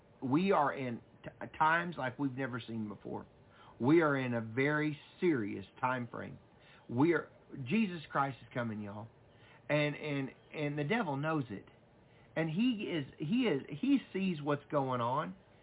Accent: United States; just because I'm an American, about the churches, about the stadiums

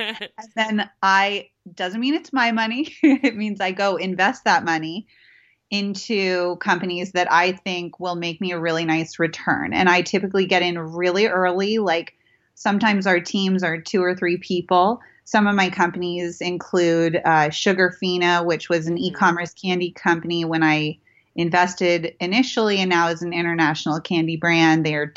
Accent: California, United States; although I grew up in Silicon Valley, in the Silicon Valley that you just referred

